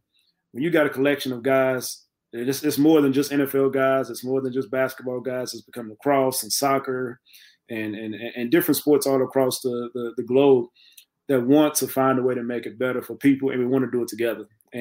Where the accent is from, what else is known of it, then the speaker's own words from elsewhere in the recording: Texas, United States; Man, so you know, I'm from Texas, man.